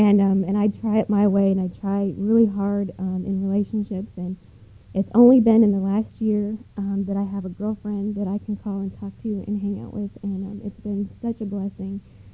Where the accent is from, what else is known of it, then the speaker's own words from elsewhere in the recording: Denver, Colorado, United States; I'm originally from Denver, and at night I used to wear, like black leather.